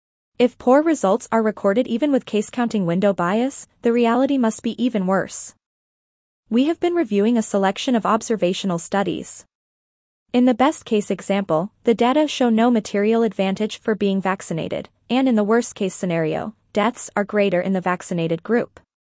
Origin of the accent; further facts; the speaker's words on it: Melbourne, Victoria, Australia; In my hometown of Melbourne, Victoria, the entire population was confined to home detention for 262 days overall.